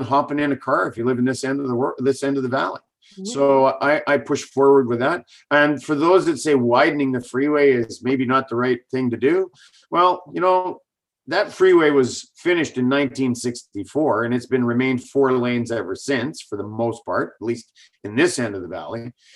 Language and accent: English; Chilliwack, British Columbia, Canada; Because we grew up in Chilliwack.